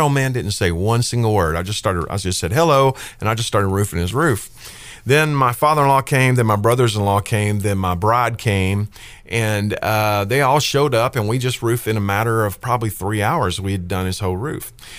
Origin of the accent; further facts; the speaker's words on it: Joshua, Texas, United States; And I was from Joshua, Texas. You know, I was from Hickville Central.